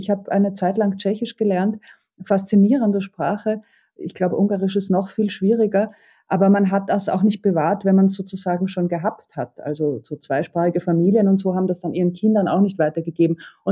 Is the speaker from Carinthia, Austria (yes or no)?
no; Vienna, Austria; Ich habe das als Wiener Kind so empfunden, dass man zwar immer geklagt und gejammert hat, also als Österreicher